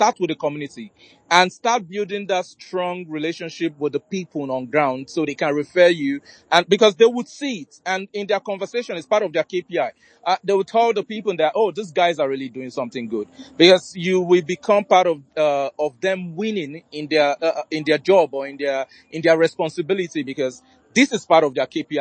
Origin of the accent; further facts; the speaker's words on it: Nigeria; if I make money being a Nigerian, my first target would be to invest in Nigerians